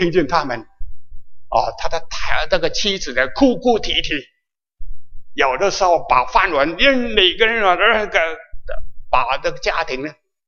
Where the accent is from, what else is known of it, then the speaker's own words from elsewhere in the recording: Guangdong, China; 我们广东人呢，真可怕